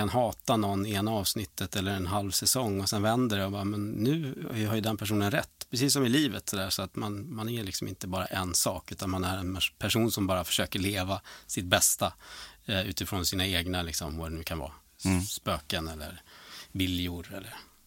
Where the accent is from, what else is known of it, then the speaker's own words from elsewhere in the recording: Sweden; jag är enda svensk i gänget